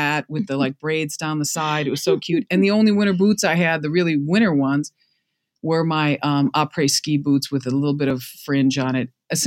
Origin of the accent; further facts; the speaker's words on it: Chicago, Illinois, United States; now in Los Angeles, United States; I grew up in Chicago, but now I'm out in LA and I'd been here a couple of years.